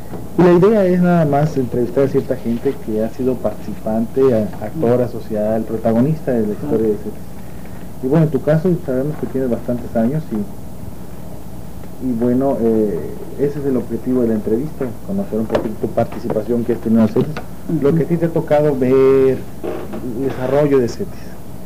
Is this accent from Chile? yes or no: no; El Grullo, Jalisco, Mexico; Te lo digo porque yo soy de Grullo.